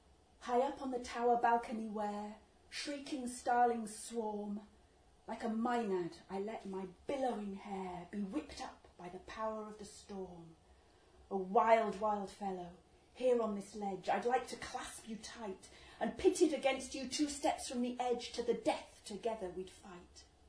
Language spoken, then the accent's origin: English; York, Yorkshire and the Humber, United Kingdom; I come from York, York voted Remain